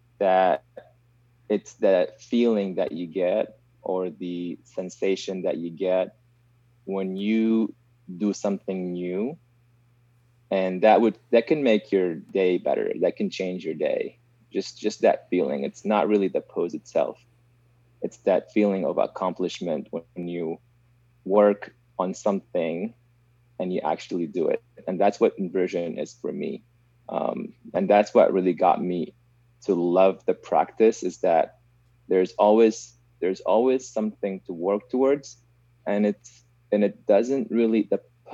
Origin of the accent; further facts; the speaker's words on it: Syria; but it wasn't an option where I grew up in Syria.